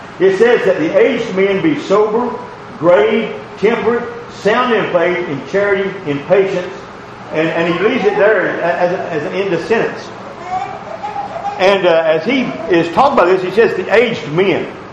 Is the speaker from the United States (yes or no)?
yes; Tennessee, United States; I'm from Tennessee, East Tennessee.